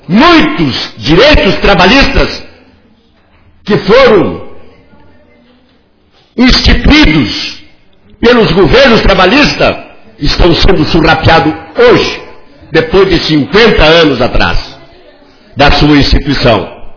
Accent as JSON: {"language": "Portuguese", "region": "Rio Grande do Sul", "country": "Brazil", "said": "quando sempre nós tivemos orgulho de dizer que somos gaúchos"}